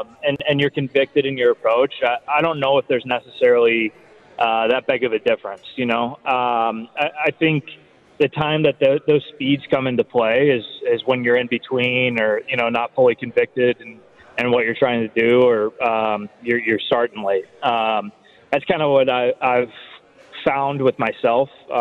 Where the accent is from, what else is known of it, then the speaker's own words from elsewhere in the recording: St. Louis, Missouri, United States; I grew up in St. Louis, so I watched Skip play all the time in my youth days